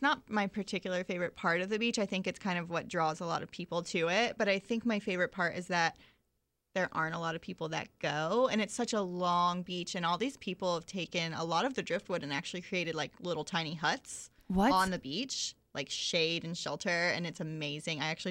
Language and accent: English; Palatka, Florida, United States; moved away as an adult; now in Jacksonville, United States; I'm actually from Palatka.